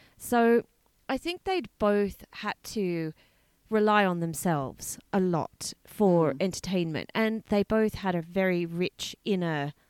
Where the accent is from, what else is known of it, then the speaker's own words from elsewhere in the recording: Australia; No, I'm from Australia.